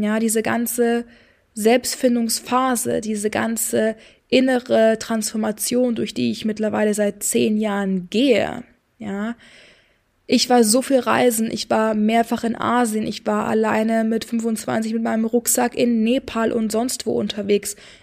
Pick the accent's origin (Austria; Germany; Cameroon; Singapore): Singapore; also born or lived in Spain; weil ich mit meiner Familie so oft umgezogen bin. Ich bin teilweise in Singapur, in Spanien aufgewachsen.